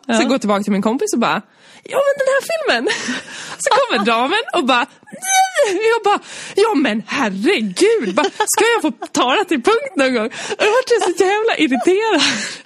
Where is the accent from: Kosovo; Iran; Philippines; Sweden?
Sweden; Dalarna County; Jag kommer från Dalarna. Så det är obligatoriskt att spela fiol då, va? så jag spelade fiol.